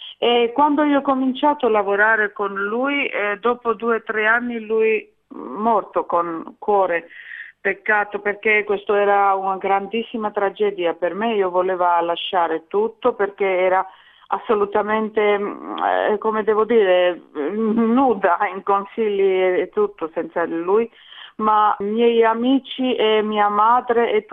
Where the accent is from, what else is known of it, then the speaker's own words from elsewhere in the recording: Tbilisi, Georgia; Italian is a second language; now in Italy; Allora, io vengo da Georgia, da Tbilisi.